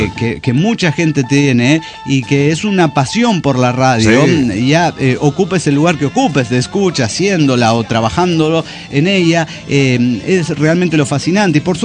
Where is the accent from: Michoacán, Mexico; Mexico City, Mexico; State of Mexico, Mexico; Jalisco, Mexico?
Michoacán, Mexico; Morelia; de Morelia, Michoacán.